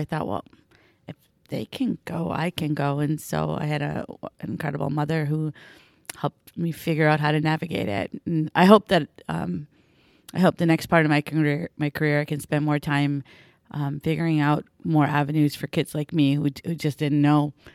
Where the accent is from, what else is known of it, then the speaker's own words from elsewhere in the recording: Minnesota, United States; Listen, I'm from Minnesota, so we get fish, but it's walleye, yeah.